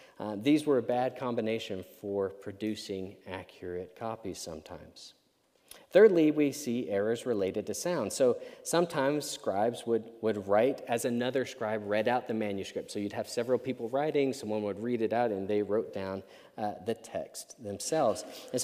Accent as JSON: {"language": "English", "region": "Northern Ireland", "country": "United Kingdom", "said": "And being Northern Irish, we love to complain about the weather."}